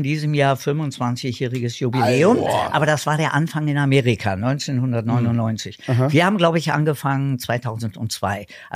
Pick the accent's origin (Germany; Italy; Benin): Germany; Berlin; also born or lived in Madrid, Spain; in Berlin aufgewachsen. Geboren bin ich ja in Spanien, weil der Papa Spanier war, in Madrid. Mhm. Bin also halb Spanier, aber als Baby nach Berlin gekommen und dann richtiger Berliner.